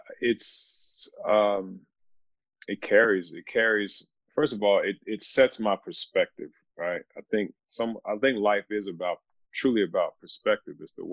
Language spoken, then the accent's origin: English; Louisville, Kentucky, United States; But growing up in Louisville, you know, it's kind of a cultural thing where faith is just kind of, it was kind of part of our pattern.